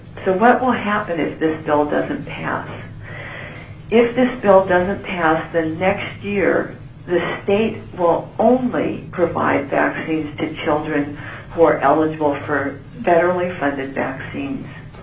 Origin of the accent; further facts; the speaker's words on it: Eagle River, Alaska, United States; I am a pediatrician from Eagle River, Alaska.